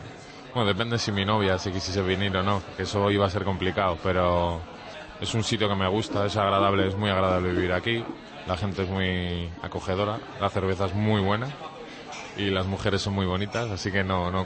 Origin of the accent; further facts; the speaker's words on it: Bilbao, Basque Country, Spain; yo vengo del norte de España, de Bilbao